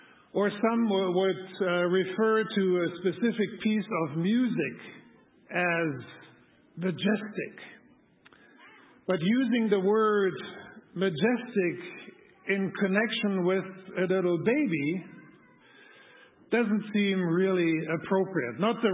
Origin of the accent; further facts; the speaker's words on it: Germany; English is a second language; like I grew up in Germany